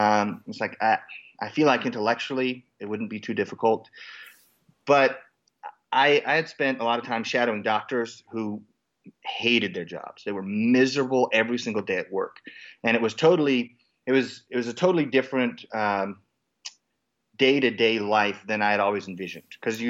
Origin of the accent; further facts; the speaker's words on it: Kentucky, United States; Where I grew up in Western Kentucky, there were barbecue spots, but there was no mutton at all.